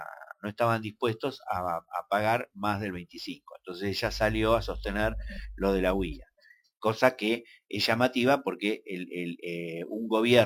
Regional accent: Mar del Plata, Buenos Aires Province, Argentina; moved away as an adult; vine de Mar del Plata en el año 2000

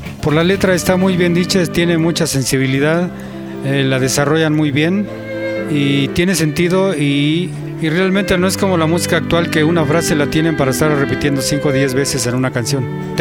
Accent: San Miguel Tlaxpan, Mexico; Yo vengo de San Miguel Tlaxpan, una comunidad muy cerca de aquí.

